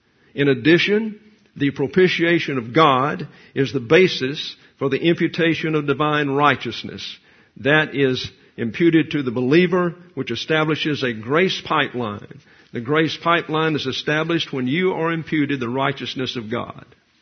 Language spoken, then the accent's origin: English; the South, United States; I'm from the South.